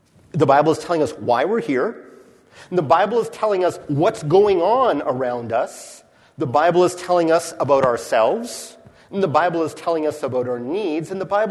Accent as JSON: {"language": "English", "country": "Canada", "tie": "born or raised there", "said": "I grew up in church, and so always involved in the stories. And growing up in Canada, there was always a Canadian tinge to the Christmas story"}